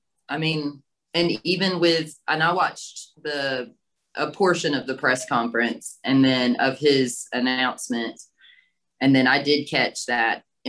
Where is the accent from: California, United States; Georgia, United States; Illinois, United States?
Georgia, United States; Savannah; moved away; I'm actually from Savannah, Georgia. My dad was a high school teacher.